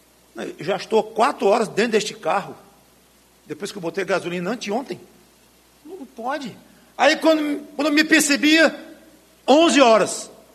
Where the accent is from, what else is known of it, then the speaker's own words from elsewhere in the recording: Piauí, Brazil; Uma vez eu fui para o Piauí, minha terra, lá com meu pai, minha mãe e meus 5 irmãos, todos pequenos